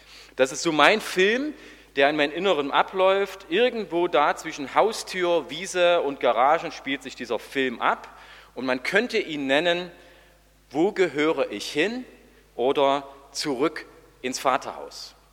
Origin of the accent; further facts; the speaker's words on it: Oelsnitz, Saxony, Germany; Ich bin in Oelsnitz im Erzgebirge aufgewachsen